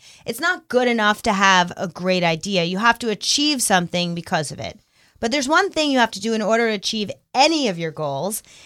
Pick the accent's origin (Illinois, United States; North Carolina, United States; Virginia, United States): North Carolina, United States; Charlotte; No, from Charlotte, North Carolina.